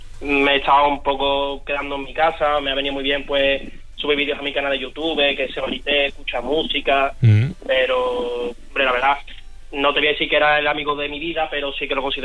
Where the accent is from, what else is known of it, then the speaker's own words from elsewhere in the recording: Seville, Andalusia, Spain; soy de Sevilla.